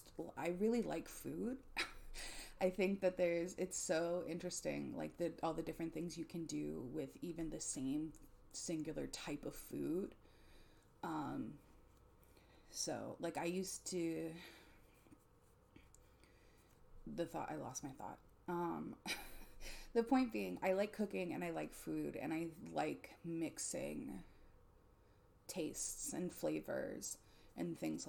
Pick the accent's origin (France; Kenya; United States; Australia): United States; Florida; I like grew up, I'm originally from Florida. I don't live there anymore, but I grew up near Disney.